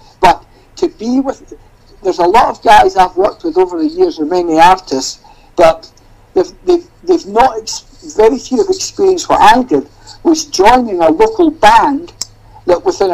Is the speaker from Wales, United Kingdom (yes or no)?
no; Scotland, United Kingdom; And of course, being Scottish, occasionally they would just send me out to the local fish and chip shop.